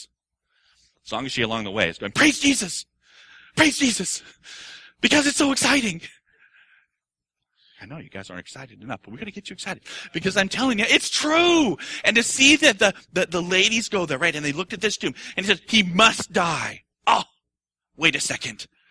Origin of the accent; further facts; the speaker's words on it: United States; I'm so proud to be an American, aren't you? Man, I love that I'm an American.